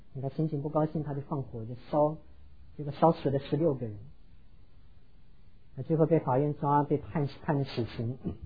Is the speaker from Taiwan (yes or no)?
no; China; 我想我们中国人很有意思啊，中国人很不喜欢死